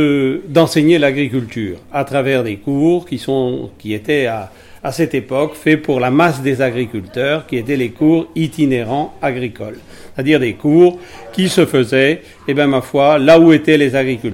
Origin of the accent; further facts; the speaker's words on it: Brittany, France; effectivement j'habite le Puy-de-Dôme, mais je suis originaire d'une petite ville de Bretagne-Gallo qui est des Côtes d'Armor. Voilà, alors mon origine est en fait un fils de paysan, de petit paysan, de salarié agricole de cette contrée